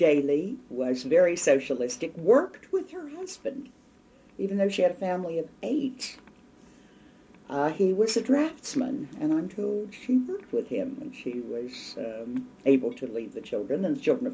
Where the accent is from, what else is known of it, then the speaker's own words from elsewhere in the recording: Pittsburgh, Pennsylvania, United States; I was raised on Dawson Street in a lovely large home across from Holmes School, which no longer exists. It's now Holmes Place, a building development. And then I went to Schenley High School and the University of Pittsburgh